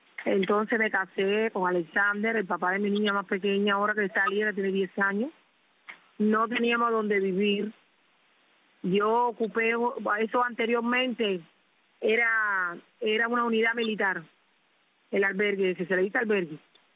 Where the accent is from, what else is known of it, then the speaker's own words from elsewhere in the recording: Palma Soriano, Santiago de Cuba, Cuba; moved away as an adult; now in Pinar del Río, Cuba; yo en el 2004 vine de Palma Soriano para Pinar del Río.